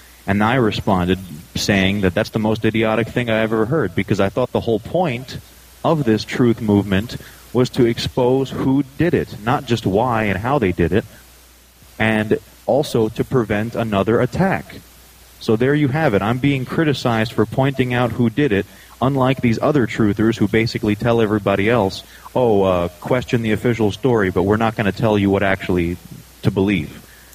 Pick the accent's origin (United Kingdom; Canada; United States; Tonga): United States; Secaucus, New Jersey; born there; No. I was born in Sea Caucus, New Jersey. I was born here in America.